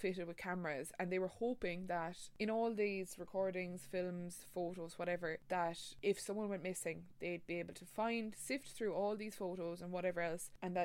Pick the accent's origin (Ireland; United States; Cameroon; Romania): Ireland; We're so Irish, man.